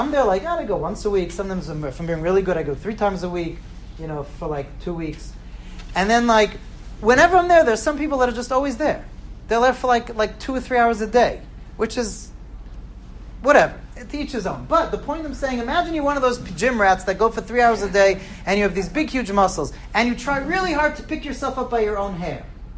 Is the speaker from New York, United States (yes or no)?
yes; Five Towns, New York, United States; I could say that I grew up in the Five Towns. I was one of them.